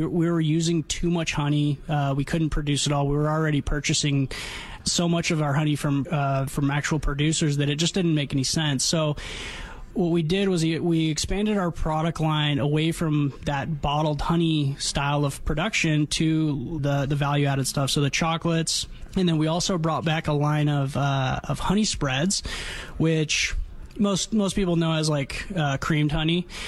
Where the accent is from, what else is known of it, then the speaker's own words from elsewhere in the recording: Armenia; now in United States; I immigrated here from Armenia, actually, where my family was five generations of beekeepers.